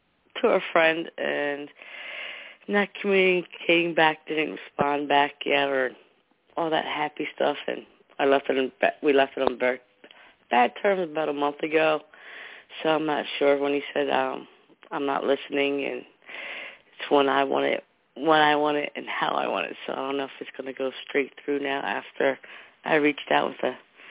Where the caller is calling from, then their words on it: New Jersey, United States; I'm New Jersey.